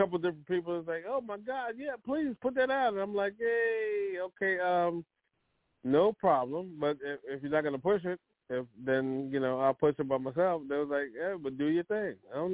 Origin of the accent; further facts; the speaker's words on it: Staten Island, New York, United States; also born or lived in Trinidad and Tobago / Jamaica / Brooklyn; Me, I'm originally from, I was born in Staten Island, Staten Island, USA, Richmond Hill Hospital. Then raised in Trinidad and Jamaica. And then, you know, after that, back to New York.